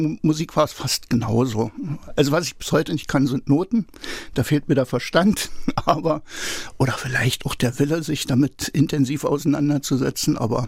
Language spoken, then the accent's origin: German; Berlin, Germany; also born or lived in Rügen / Halle; ich bin in Berlin aufgewachsen, habe in Berlin meine Berufsausbildung gemacht, habe dort lange gearbeitet, bis Anfang 1990, habe dann die Schecke gepackt, bin auf die Insel Rügen gegangen, von der Insel Rügen später in die schöne Stadt Halle an die Saale. gezogen